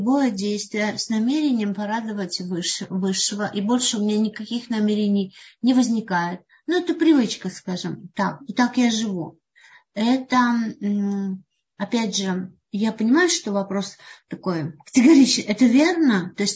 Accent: Slovakia; now in Russia; я не в России жила, попала сюда случайно, я из Словакии.

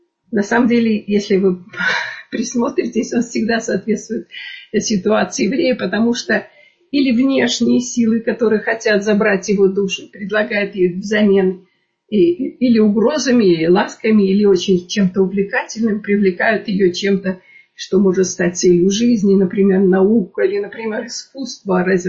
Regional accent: Vilnius, Vilnius County, Lithuania; also born or lived in Moscow; мы переезжаем в Вильнюс, где я, в общем, я родом из Литвы, из Вильнюса, после военного, в котором уже была советская власть

